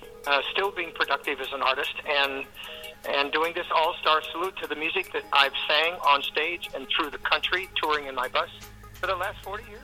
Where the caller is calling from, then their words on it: Nashville, Tennessee, United States; I'm calling you from Nashville, and it's a beautiful sunny day here.